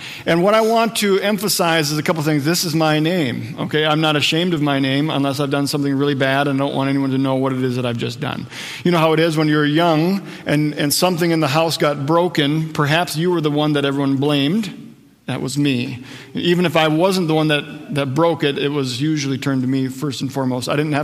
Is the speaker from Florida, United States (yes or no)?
no; Wadena, Minnesota, United States; He was speaking in my hometown of Wadena.